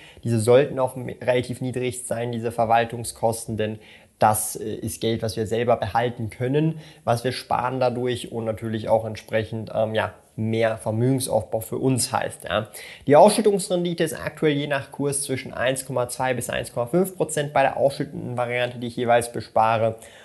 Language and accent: German; Switzerland; denn als Schweizer ist es vielleicht immer wieder interessant zu hören, wie ich das hier mache.